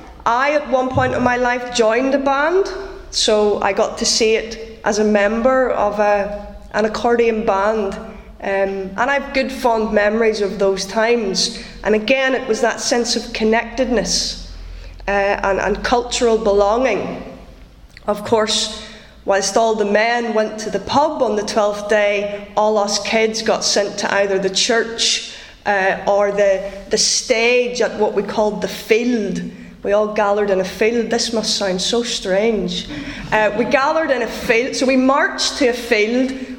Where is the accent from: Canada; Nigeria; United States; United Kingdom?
United Kingdom; Kells, Northern Ireland; born or raised there; also born or lived in Ballymena